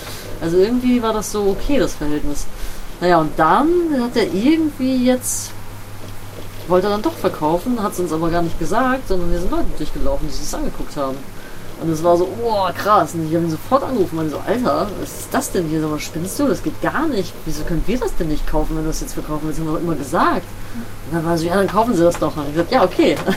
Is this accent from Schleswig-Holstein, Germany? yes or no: no; Bremen, Germany; Also, ich komme aus Bremen-Nord, Blumenthal, da bin ich aufgewachsen, kennst du vielleicht, auch so ein abgehängter Stadtteil.